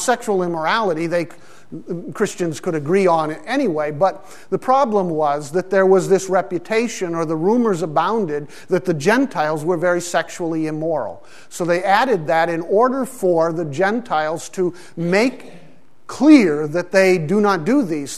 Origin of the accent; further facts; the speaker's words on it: Pakistan; When I grew up in Pakistan as a child, we used to go into people's homes